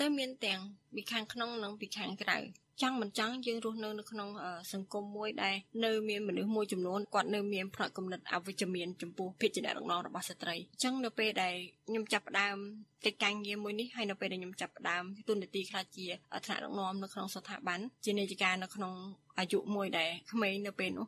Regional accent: Phnom Penh, Cambodia; ខ្ញុំជាអ្នកភ្នំពេញ

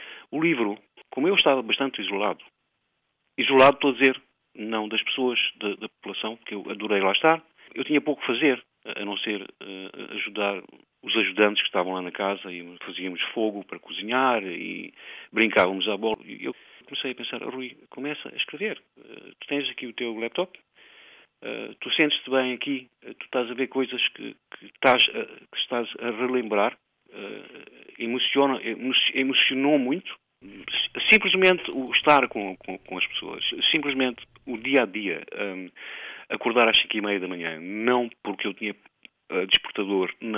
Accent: Mozambique; moved away; Regressei agora em janeiro de 2013 e tive até março. 39 anos sem ver a minha terra.

